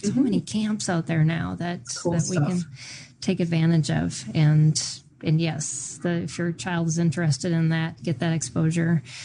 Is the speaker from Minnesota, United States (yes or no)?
yes; Minnesota, United States; I grew up in Minnesota and we would take week trips up to the Boundary